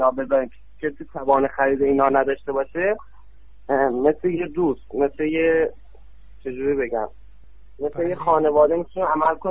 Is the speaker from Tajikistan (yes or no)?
no; Kazerun, Fars, Iran; تو کازرونم، تو شهر خودمون کازرونم را بندازیم یه دونه